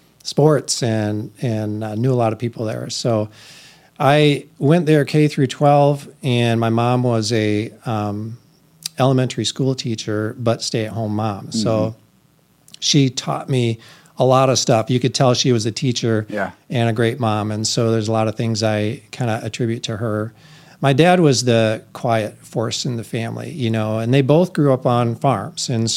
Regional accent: Lakeview, Michigan, United States; Yeah, so I grew up in a small town called Lakeview. It's north of Grand Rapids, north of Greenville, so not far from here.

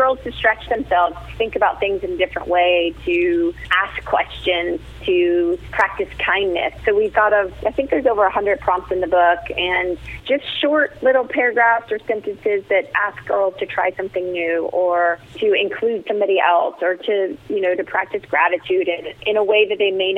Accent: New Jersey, United States; I grew up in New Jersey and was youngest of 4

